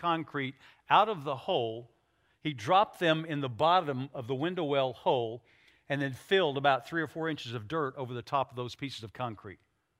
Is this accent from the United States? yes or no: yes; Oklahoma, United States; I grew up in Oklahoma, and I know we have that here in Kansas too